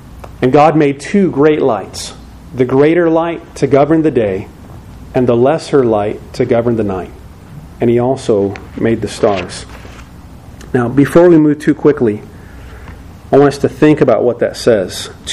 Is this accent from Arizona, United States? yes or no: yes; Phoenix, Arizona, United States; That's pretty warm. I'm from Phoenix, Arizona. 27 million is hot.